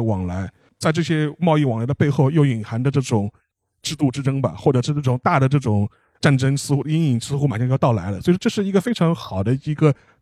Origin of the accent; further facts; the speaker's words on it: China; 但是它的地位就是相当于我们中国人讲长江黄河是一个道理。